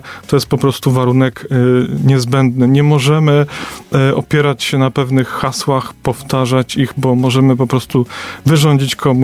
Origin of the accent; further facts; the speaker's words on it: Puck, Pomeranian Voivodeship, Poland; born there; now in Wejherowo, Poland; Urodziłem się w Pucku, mieszkam w Wejherowie. Rodzice jakby tutaj okolice Pucka i właśnie Wejherowa